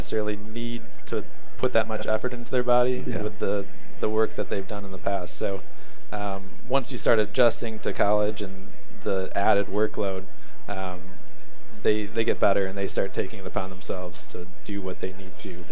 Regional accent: Madison, Wisconsin, United States; I grew up in Madison, Wisconsin.

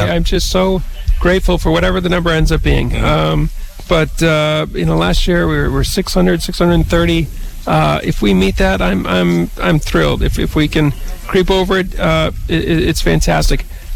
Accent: Maine, United States; now in Boston, United States; I grew up in Maine. I spend most of my time in Boston now, but Vermont is very much where I see myself

